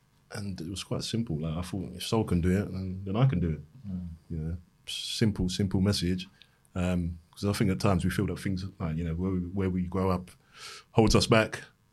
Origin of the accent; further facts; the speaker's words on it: Bow, London, United Kingdom; I grew up in Bow in East London, and even at the time then when I was coming through